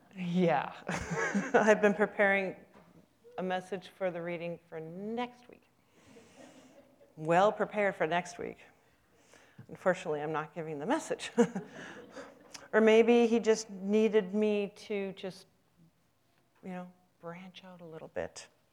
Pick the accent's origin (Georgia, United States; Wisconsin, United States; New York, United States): Wisconsin, United States; Poynette; I was driving down to Poinet, Wisconsin, my hometown